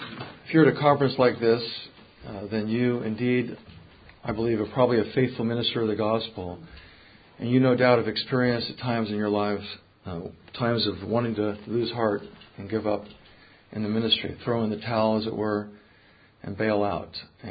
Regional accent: United States; But like Tom, I'm still an American.

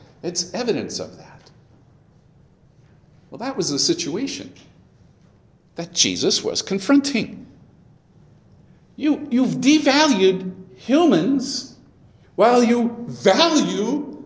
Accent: California, United States; now in Oregon, United States; I sure saw quite a bit of this growing up in the San Joaquin Valley, the Central Valley of California, where many of my friends were ranchers and farmers and such. But I was here in Oregon

